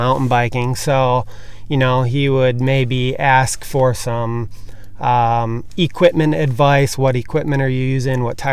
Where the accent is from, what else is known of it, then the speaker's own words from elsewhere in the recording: Pinckney, Michigan, United States; from Pinckney, Michigan.